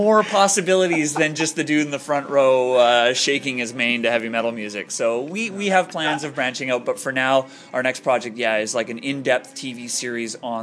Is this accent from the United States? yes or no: no; Victoria, British Columbia, Canada; now in Toronto, Canada; I'm originally from Victoria